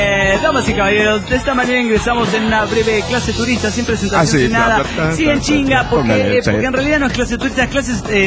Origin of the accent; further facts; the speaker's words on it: Cochabamba, Bolivia; de Cochabamba, Bolivia.